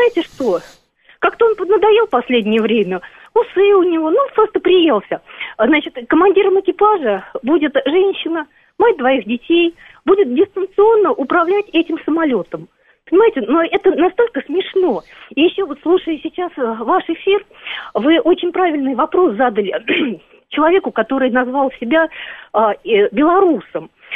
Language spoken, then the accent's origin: Russian; Moscow, Russia; Я гражданка России, я москвичка, уже тут, да, давным-давно, не в первом поколении.